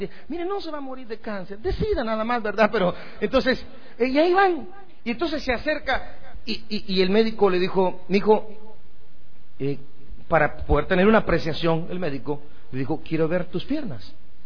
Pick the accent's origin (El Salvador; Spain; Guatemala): Guatemala; born there; de la ciudad capital de Guatemala hacia mi pueblo, y en lo que iba manejando, que son 73 kilómetros de distancia hasta el pueblo donde yo nací